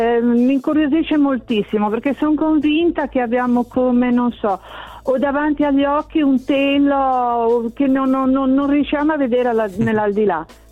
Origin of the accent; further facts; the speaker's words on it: Genoa, Liguria, Italy; now in Albissola, Italy; sono genovese, adesso mi sono trasferita ad Albissola e vivo sul mare.